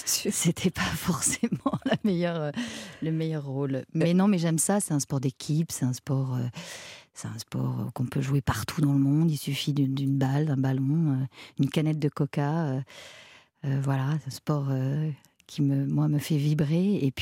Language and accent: French; Paris, Île-de-France, France; je suis parisienne.